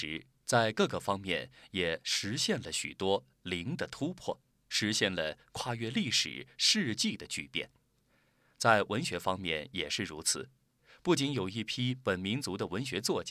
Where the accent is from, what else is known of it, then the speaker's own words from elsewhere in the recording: Gongshan, Yunnan, China; 我的故乡坐落在群山层层环抱的大山深处，贡山独龙族怒族自治县彭当乡迪麻洛行政村才当村。那里山清水秀，环境优美